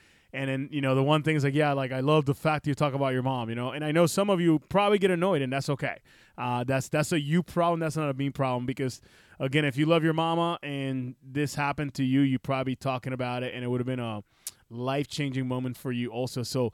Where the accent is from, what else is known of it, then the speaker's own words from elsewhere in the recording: Cataño, Puerto Rico; So I grew up in a little town in Cataño and, you know, Barrio Amelia, which is a little borough there.